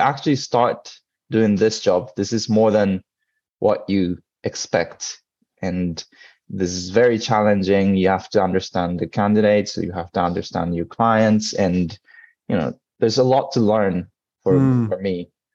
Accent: Tokyo, Japan; also born or lived in United States; I was born and raised in Tokyo. And I went to the college in the United States.

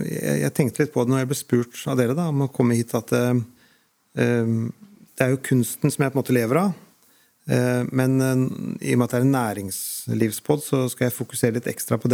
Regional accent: Hønefoss, Buskerud, Norway; Jeg bodde jo borte i 10 år, altså jeg er jo fra Hønefoss, og så bodde jeg i Drammen først, og Sande Vestfold. i 10 år, hadde faktisk ikke noen planer om å flytte tilbake heller

